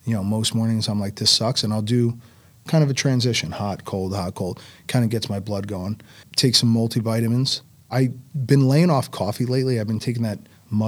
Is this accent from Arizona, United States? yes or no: no; Newark, New Jersey, United States; I grew up in Newark, New Jersey.